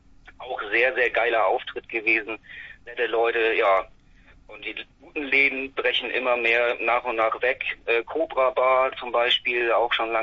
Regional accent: Neumünster, Schleswig-Holstein, Germany; now in Hamburg, Germany; Genau, ja, Neumünster, also bei Kiel. Neumünster ist meine Heimatstadt.

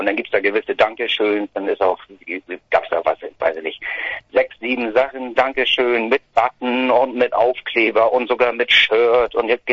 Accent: Hamburg, Germany; wir kommen ja aus Hamburg

